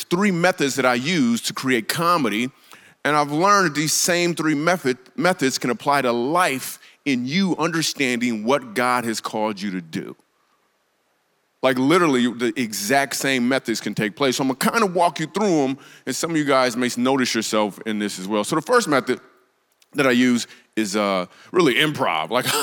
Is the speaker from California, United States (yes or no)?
no; Grand Rapids, Michigan, United States; I grew up in Grand Rapids, Michigan. And the only place I can get on stage at that had an open mic was in Lansing, Michigan.